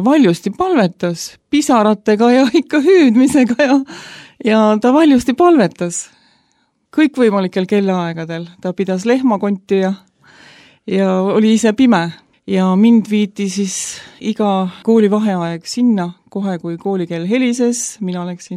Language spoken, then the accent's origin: Estonian; Tartu, Tartu County, Estonia; Ma olen Tartust, ma olen elusõnakogudusest ja nüüd juba ligi 30 aastat usklik